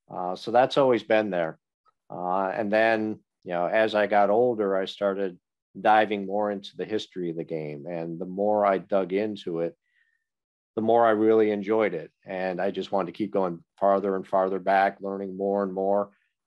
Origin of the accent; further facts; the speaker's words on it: Buffalo, New York, United States; now in Philadelphia, United States; I'm originally from Buffalo.